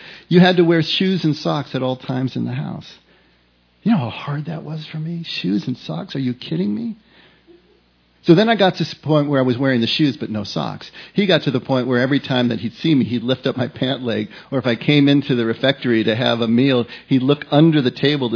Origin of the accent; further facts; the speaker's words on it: California, United States; Now, I grew up here in California. And that last summer before I left for Chicago, I spent about the entire summer on the beach.